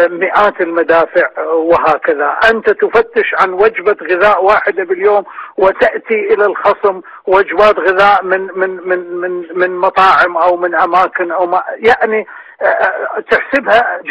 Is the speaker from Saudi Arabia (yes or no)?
no; Iraq; مؤلمة جدا إن كثيرا كعراقيين وكعسكريين